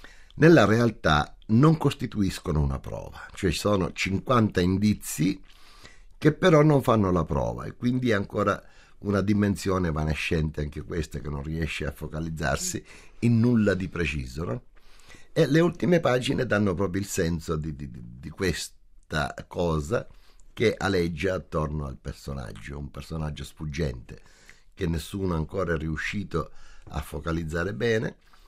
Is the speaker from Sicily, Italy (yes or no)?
yes; Sicily, Italy; Io, essendo siciliano, ho studiato la Sicilia, perché devo parlare della mia terra